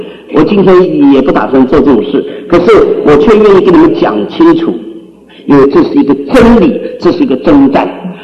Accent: China; 我们中国人说最毒不过什么？

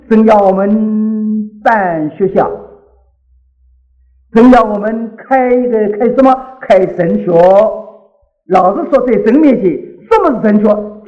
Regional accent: China; 我们中国人知道这一点

